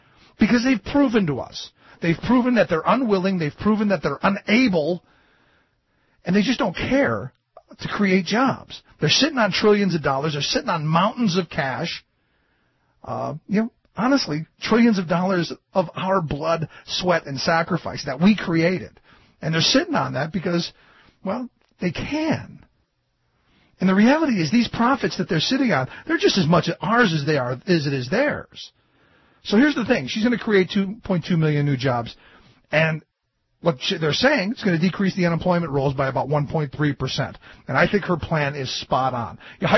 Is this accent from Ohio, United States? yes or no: yes; Cleveland, Ohio, United States; You know, I grew up in Cleveland, home of the Clean Air and Water Act, especially the water side of it.